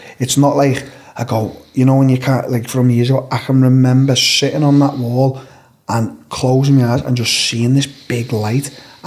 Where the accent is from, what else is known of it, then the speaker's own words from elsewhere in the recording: England, United Kingdom; when we're from England, we like to holiday to like Spain and Europe and America.